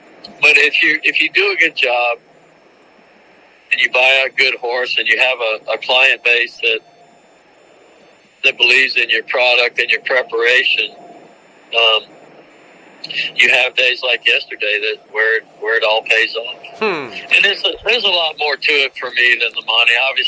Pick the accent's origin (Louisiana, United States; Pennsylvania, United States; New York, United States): Louisiana, United States; Baton Rouge; I grew up in Baton Rouge, Louisiana. No horses in my childhood, no people in my family in the horse business.